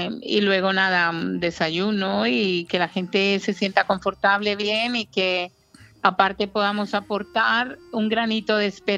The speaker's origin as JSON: {"language": "Spanish", "country": "Sweden", "lives_now": "Marbella, Spain", "said": "Soy sueca de origen colombiano."}